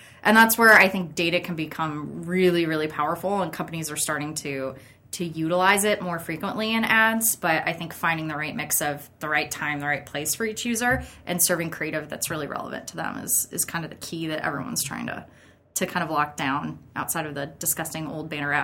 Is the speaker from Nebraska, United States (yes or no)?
yes; Gretna, Nebraska, United States; I grew up out in Gretna on a farm.